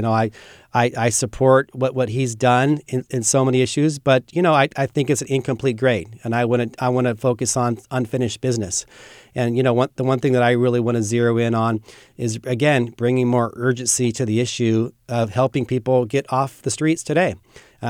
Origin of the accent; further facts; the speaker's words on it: Sacramento, California, United States; This is my hometown where my kids are, you know, freshmen in high school, where, you know, I care about the future and the safety of our city. And so we want to make sure that we continue to push Sacramento forward.